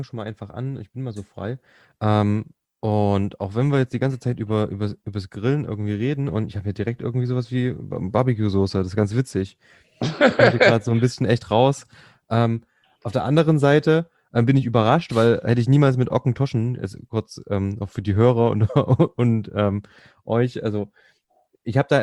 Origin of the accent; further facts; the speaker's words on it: Thuringia, Germany; als ich klein war, war es wirklich so kurz nach der Wiedervereinigung, bei uns in Thüringen haben wir uns tatsächlich, weiß nicht, Mitte der 90er, immer getroffen